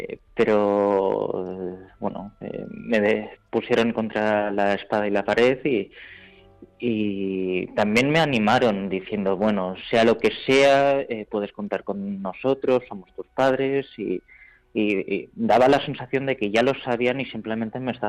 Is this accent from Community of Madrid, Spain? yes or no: yes; Madrid, Community of Madrid, Spain; tengo 32 años actualmente, sí. Y soy madrileño. Ajá. Aunque mis padres son de orígenes surcoreanos, pero yo nací en Madrid, en Chamberí.